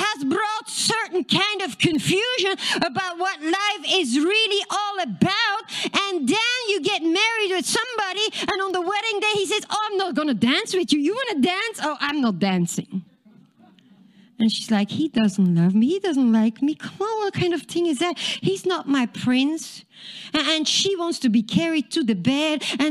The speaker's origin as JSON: {"language": "English", "region": "Texas", "country": "United States", "said": "A cowboy is a we're from Texas. I know in New York you it's a different story here"}